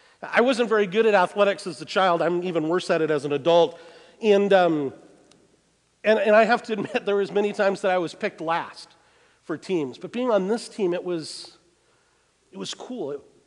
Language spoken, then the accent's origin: English; Minnesota, United States; But I'm from Minnesota, and I have hope.